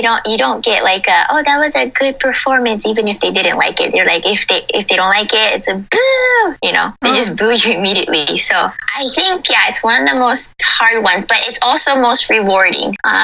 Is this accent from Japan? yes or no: yes; Japan; I grew up in Japan, but my mom loves Hollywood movies and she would always, you know, watch them.